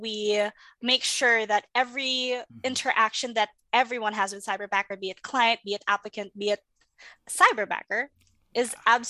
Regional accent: Cagayan de Oro, Northern Mindanao, Philippines; I'm in Cagayan de Oro. And back then, it wasn't really that bad. But very recently, it just started getting worse and worse.

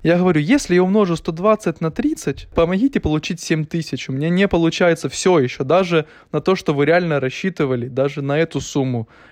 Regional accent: Ukraine; moved away; что мы приехали из Украины, мы как бы работаем не для того, чтобы здесь гулять каждый день, а для того, чтобы помогать Украине.

